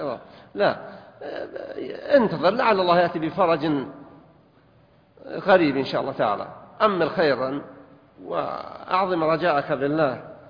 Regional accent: Riyadh, Riyadh Province, Saudi Arabia; كنا مجموعة من بلدنا. أنا جاي من الرياض

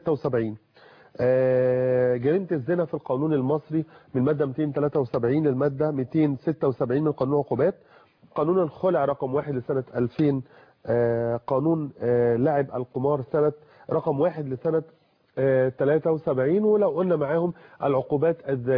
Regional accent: Egypt; أنا مواطن مصري بسيط

